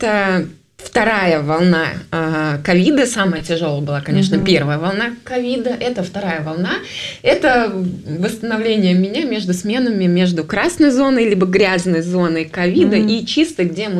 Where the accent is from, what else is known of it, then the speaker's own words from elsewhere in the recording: Saint Petersburg, Russia; born there; Я родилась в Санкт-Петербурге